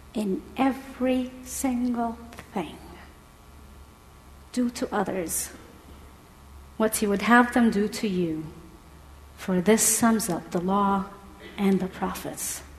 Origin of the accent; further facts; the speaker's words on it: Egypt; trying to figure out where my accent is from, I am from Egypt